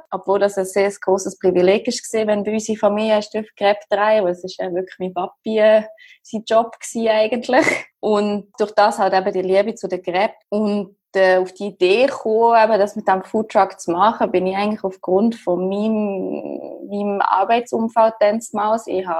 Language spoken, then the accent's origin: German; Germany; now in Switzerland; Also mein Background ist, dass ich seit jetzt mittlerweile 15 Jahren in der Schweiz lebe. Ich bin ursprünglich aus Deutschland. Mein Vater ist Franzose.